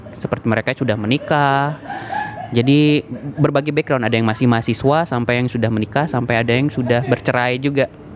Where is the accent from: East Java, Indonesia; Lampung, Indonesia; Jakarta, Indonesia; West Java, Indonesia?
West Java, Indonesia; Bandung; Saya dari Bandung.